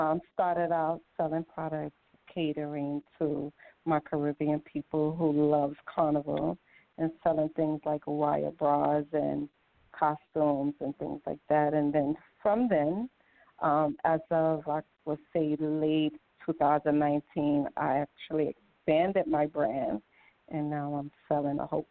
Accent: Brooklyn, New York, United States; I'm from Brooklyn, New York.

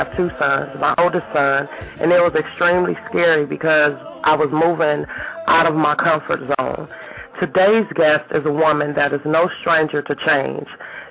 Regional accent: Gary, Indiana, United States; born there; now in Atlanta, United States; I was born in Gary, Indiana, and my sister and I decided that we wanted to move, and we wanted a change of environment. My sister suggested that we move to Atlanta.

